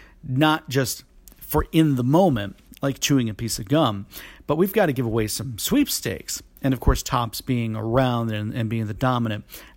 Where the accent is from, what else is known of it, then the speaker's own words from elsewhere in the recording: Florida, United States; Now, for me, growing up in Florida, so what?